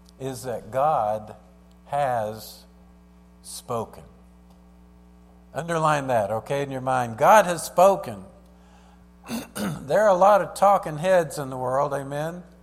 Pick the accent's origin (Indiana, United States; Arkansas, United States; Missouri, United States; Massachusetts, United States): Arkansas, United States; Fort Smith; also born or lived in California; I grew up in Fort Smith, Arkansas. I was born in Fort Smith, 1951. When I was about 6 months old, my dad followed, you know, the Western dream, go west, young man, go west. We moved out to California.